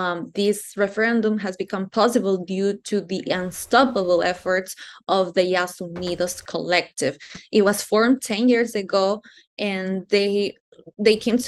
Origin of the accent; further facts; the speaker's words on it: Ecuador; I was born and raised in Ecuador, but the first time that I went to the Amazon rainforest was about 5 years ago. So Ecuadorians, we don't have a direct connection with the Amazon rainforest.